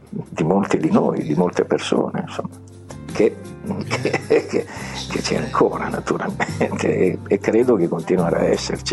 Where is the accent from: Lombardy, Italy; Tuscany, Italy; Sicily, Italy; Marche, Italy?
Lombardy, Italy; Milan; adesso te lo dico un po' da milanese.